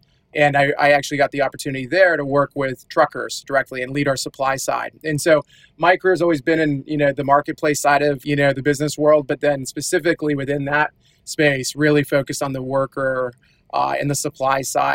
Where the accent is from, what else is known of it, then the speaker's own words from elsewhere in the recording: Seattle, Washington, United States; My background, I'm from Seattle, grew up here, been here my entire life, more or less.